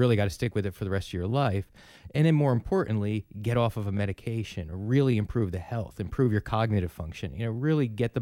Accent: New Jersey, United States; I grew up on the Jersey Shore and went to school in New Jersey

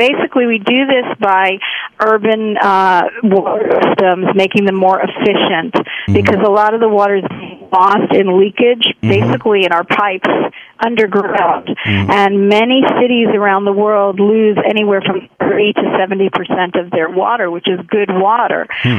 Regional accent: Miami, Florida, United States; also born or lived in New York; now in Israel; Okay, well, I grew up in this country. I was born in New York and raised in Miami. Moved to Israel in 91, and I've been living there since.

